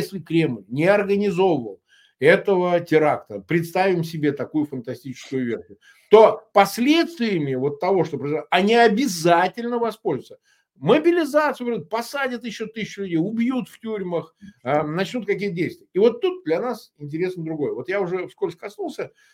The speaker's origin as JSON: {"language": "Russian", "country": "Russia", "said": "я-то ладно, я россиянин, мне, конечно, жалко."}